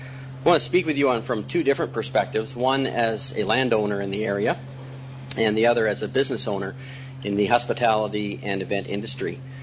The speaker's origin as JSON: {"language": "English", "town": "Calgary", "region": "Alberta", "country": "Canada", "tie": "born or raised there", "said": "I grew up, was raised, and born and raised in Calgary"}